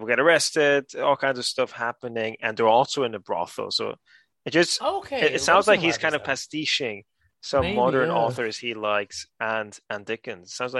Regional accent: Canary Islands, Spain; also born or lived in Ireland; So for those of you who don't know, I was born in the Canaries and raised here and in Ireland.

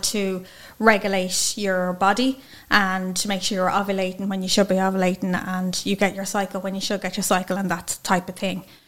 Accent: Leinster, Ireland; I'm from Winston Old Town County, Dublin. I'm 37 years of age

